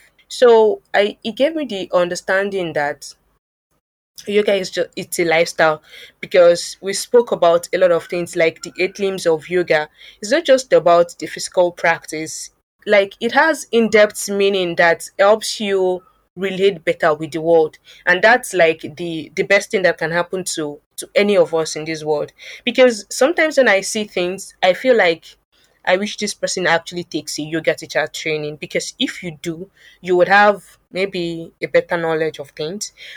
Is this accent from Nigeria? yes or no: yes; Kwara, Nigeria; now in Lagos, Nigeria; I am from the Yoruba-speaking tribe of Nigeria, and I'm a Yoruba girl from Kwara. My parents, they are from Kwara State.